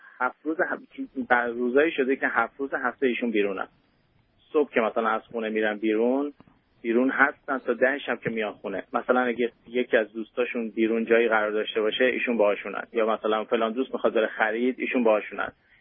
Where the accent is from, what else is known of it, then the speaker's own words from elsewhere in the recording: Iran; moved away; من 3 سال پیش از ایران اومدم اینجا